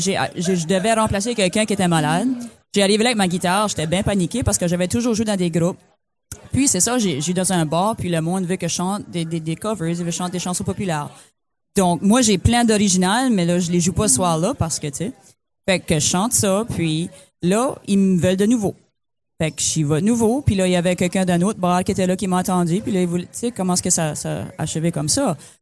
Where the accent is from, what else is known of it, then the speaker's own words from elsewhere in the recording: Memramcook, New Brunswick, Canada; now in Shediac, Canada; Je suis originaire de Bemramcook, mais j'habite à Shediac.